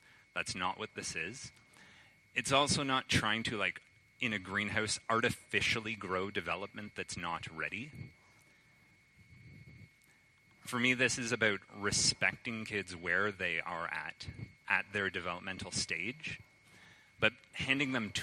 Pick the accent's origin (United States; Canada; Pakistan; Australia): Canada; now in Germany; I'm originally from Canada. I'm currently teaching in Germany, moving to Belgium in a month.